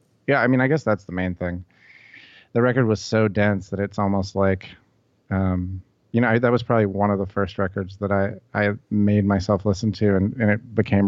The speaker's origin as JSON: {"language": "English", "town": "Memphis", "region": "Tennessee", "country": "United States", "tie": "born or raised there", "also_born_or_lived": "New York", "moved": "as an adult", "said": "I grew up in Memphis. I just I moved away from here when I was about 18 and just went to go to college, and then afterwards New York."}